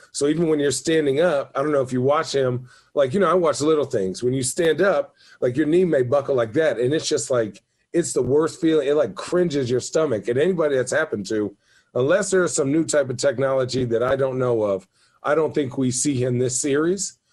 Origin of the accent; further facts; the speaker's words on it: Phoenix, Arizona, United States; I know I'm from Phoenix, so I'm a homer.